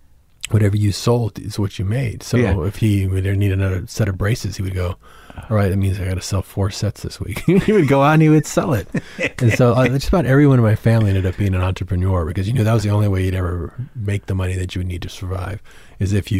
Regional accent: San Antonio, Texas, United States; born or raised there

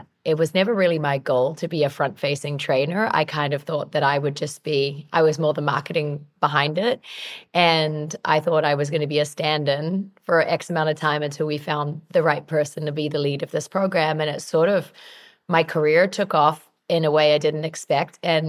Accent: New Zealand; But I grew up in New Zealand, which is a very, very fit population and country in general.

